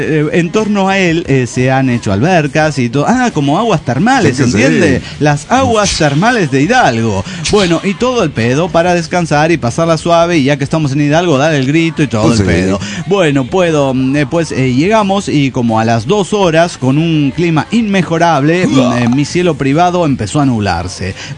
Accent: Guatemala; de Guatemala.

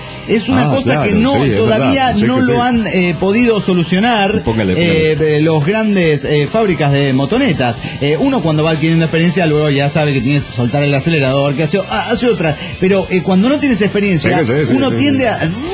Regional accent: Ciudad Cuauhtémoc, Chihuahua, Mexico; Soy el autosuicida de Ciudad Cuauhtémoc, Chihuahua, México.

